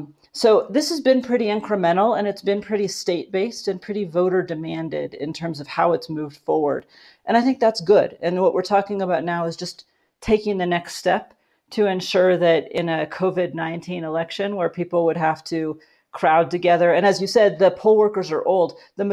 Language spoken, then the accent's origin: English; Alaska, United States; also born or lived in Colorado; What it means is that I am from Alaska, but I lived recently in Colorado.